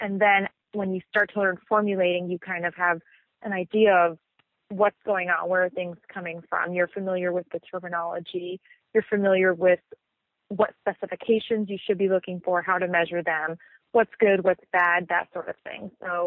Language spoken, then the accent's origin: English; Midwest, United States; now in Los Angeles, United States; I first got into the personal care industry when I moved to Los Angeles from the Midwest.